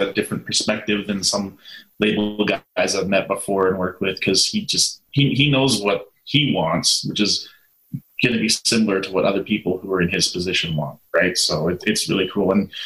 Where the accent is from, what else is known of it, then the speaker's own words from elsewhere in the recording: Canada; I'm from Canada originally.